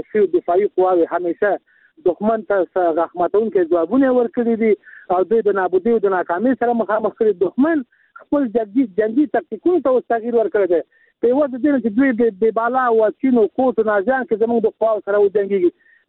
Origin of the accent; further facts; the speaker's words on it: Afghanistan; زه د یو افغان په توګه وایم، افغانستان زموږ ستاسو د ټولو افغانانو شریکه کور دی